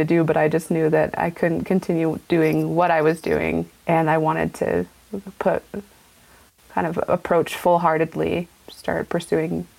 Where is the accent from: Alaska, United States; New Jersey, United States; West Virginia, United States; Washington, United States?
Washington, United States; Seattle; In Seattle specifically, that I think I grew up in Washington, so I didn't really know anything that there was other life with sunshine.